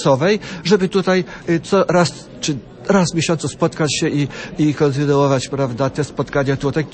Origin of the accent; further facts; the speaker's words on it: Gdańsk, Pomeranian Voivodeship, Poland; Oboje jesteśmy z Gdańska, osobej z parafii pod wezwaniem Chrystusa Zbawiciela